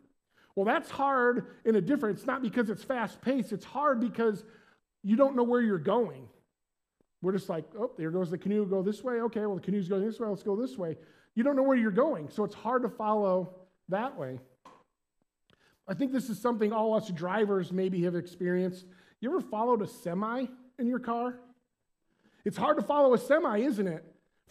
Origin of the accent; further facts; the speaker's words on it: Bremen, Indiana, United States; I'm from Bremen, Indiana, which is about a half hour here, a little farming community.